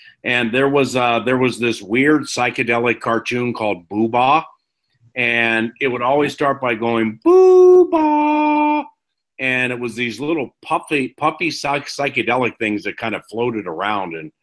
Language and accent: English; Washington, District of Columbia, United States; I'm 51 years of age, and when I grew up in Washington, D.C., I was really into Scooby-Doo